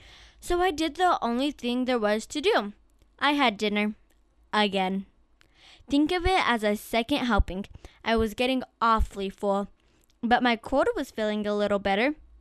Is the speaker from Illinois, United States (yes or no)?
no; Farmington, New Mexico, United States; I'm from Farmington, New Mexico, and I go to school at Mesa View Middle School.